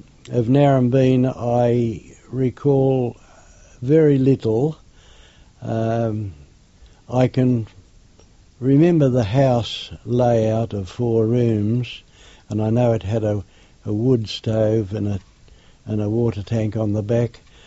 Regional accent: Australia; also born or lived in England; I was born in England. I'm not actually sure exactly where, because I came to Australia as a very small child, and Hounslow, I think, was mentioned. And I arrived at Fremantle

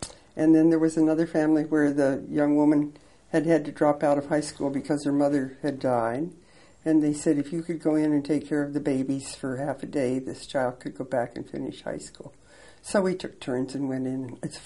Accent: Kansas, United States; because I grew up in Kansas, which is right in the middle of the United States.

